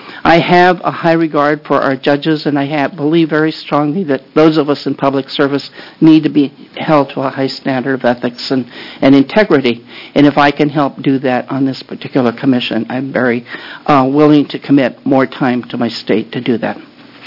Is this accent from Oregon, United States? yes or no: yes; Philomath, Oregon, United States; I am from Philomath, Oregon, which is part of rural Benton County